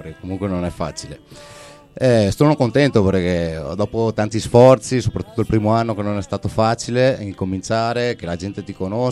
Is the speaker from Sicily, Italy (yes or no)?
no; Castelfranco Veneto, Veneto, Italy; il mio paese si chiama Castelfranco Veneto, è un piccolo paesello di 30.000 persone più o meno, sì, della provincia di Treviso.